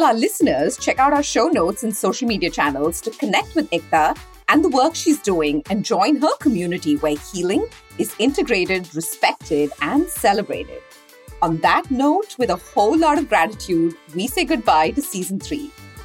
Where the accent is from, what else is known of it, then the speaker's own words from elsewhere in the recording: South India, India; As I'm South Indian, so yes.